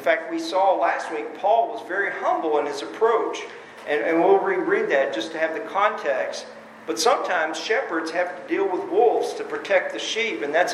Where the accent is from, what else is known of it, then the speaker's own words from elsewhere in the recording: Texas, United States; I grew up near Fort Worth, so we went there all the time.